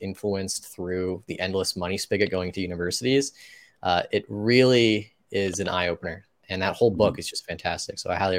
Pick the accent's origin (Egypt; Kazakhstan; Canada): Canada; I watch American politics as a Canadian.